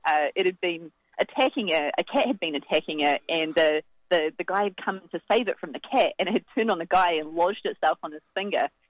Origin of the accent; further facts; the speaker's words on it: New Zealand; moved away as an adult; now in Australia; So I was born in New Zealand and born and raised in New Zealand. And I lived there and went to school there